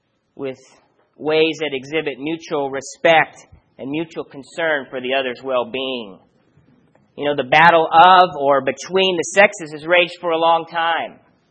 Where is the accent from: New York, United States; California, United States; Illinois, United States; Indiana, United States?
Illinois, United States; So I'm from Central Illinois, and I'm a Cardinal fan.